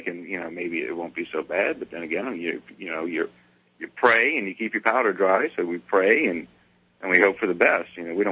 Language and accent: English; New Orleans, Louisiana, United States; I'm from New Orleans.